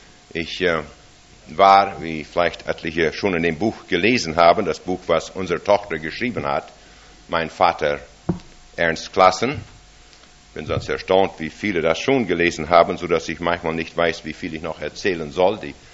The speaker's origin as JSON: {"language": "German", "region": "Saskatchewan", "country": "Canada", "tie": "born or raised there", "second_language": "German", "said": "Ich wurde als sehr junges Kind geboren in Saskatchewan, Kanada."}